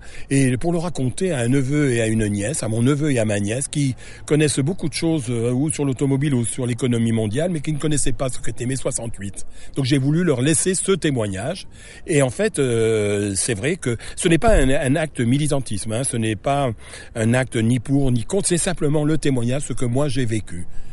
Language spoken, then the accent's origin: French; Bourgogne-Franche-Comté, France; now in Bourges, France; puisque ça se passe dans un village où je suis né. Donc ça veut dire que je suis originaire du Morvan, même si je demeure à Bourges.